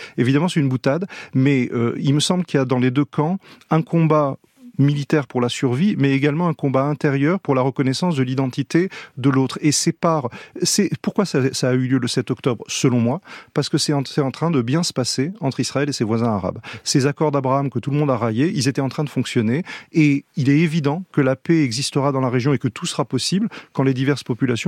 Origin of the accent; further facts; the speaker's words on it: France; Non, moi je suis français. Moi je suis français plus, parce qu'il y a toujours ce truc de double allégeance. Moi, ma famille paternelle est israélienne.